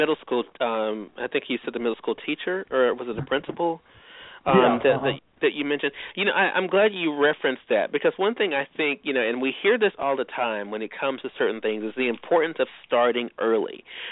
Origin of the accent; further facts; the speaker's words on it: Mississippi, United States; but also on the radio dial in my home state of Mississippi, WYED 94.1 FM.